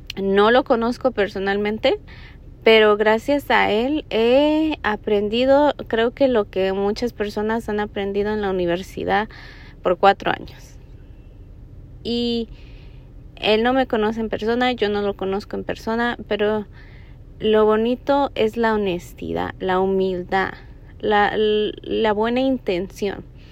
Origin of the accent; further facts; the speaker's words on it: Mexico; yo soy de México. Pero yo siento que hablo como cualquier persona mexicana